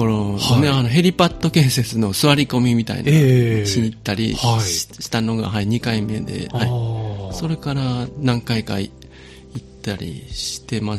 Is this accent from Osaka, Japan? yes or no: yes; Osaka, Japan; born there; 仕事の関係で、はいはい、転勤というか、はい、だから私は大阪で生まれたんです。